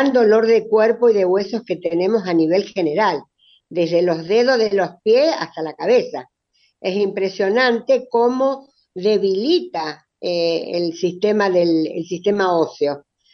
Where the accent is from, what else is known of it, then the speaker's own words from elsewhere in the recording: Capilla del Monte, Córdoba, Argentina; yo soy de Capilla del Monte, pero en este momento estoy en Mendoza.